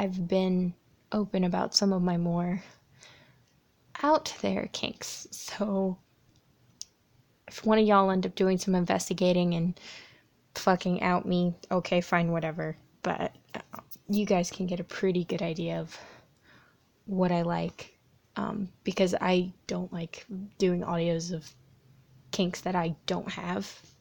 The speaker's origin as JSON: {"language": "English", "region": "Florida", "country": "United States", "said": "I'm from Florida. In the United States, so yeah, but I have a lot of family from more up in the traditional southern United States"}